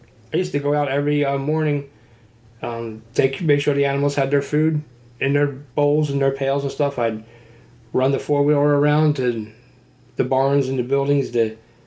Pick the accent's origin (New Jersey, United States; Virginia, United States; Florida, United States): New Jersey, United States; Woodbury; I was born in Woodbury, New Jersey, which is about 30 minutes from my house.